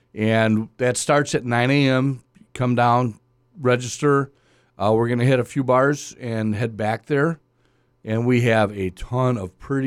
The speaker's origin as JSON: {"language": "English", "region": "Wisconsin", "country": "United States", "said": "I said, listen, pal, I'm from Wisconsin. I can handle cold."}